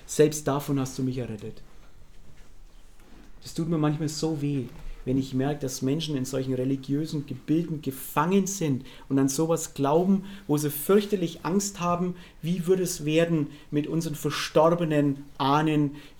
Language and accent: German; Hof, Bavaria, Germany; Ich komme ja aus dem Frankenwald, oder nicht wirklich, sagt meine Frau, ich komme eigentlich aus der Fichtelgebirge, weil ich im Hof geboren bin.